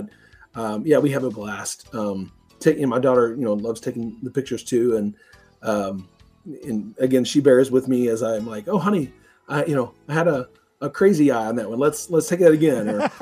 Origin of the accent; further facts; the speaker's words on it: Missouri, United States; it was just crazy in December thinking I'm from Missouri and this doesn't happen, where we're at.